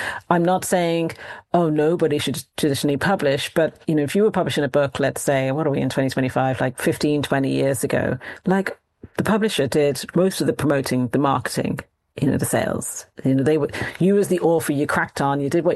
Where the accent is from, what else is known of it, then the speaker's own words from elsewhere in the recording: Ireland; also born or lived in Midlands, England; We're both born in the Midlands. And even though I was brought up in Ireland